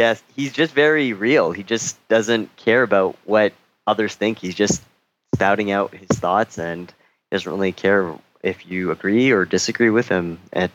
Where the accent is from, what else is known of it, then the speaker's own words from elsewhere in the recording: Toronto, Ontario, Canada; now in South Korea; I'm from Canada, specifically Toronto. And for myself right now, I'm currently living in South Korea, where I work as a teacher.